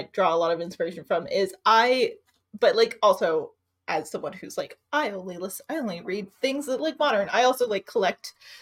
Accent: Virginia, United States; I grew up Southern in Virginia

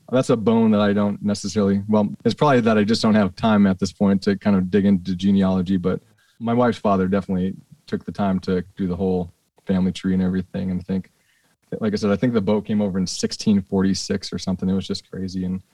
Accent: Minnesota, United States; accent: Minnesota; I think the fact that I've heard a lot of different accents throughout the years has softened my Minnesota accent a little bit.

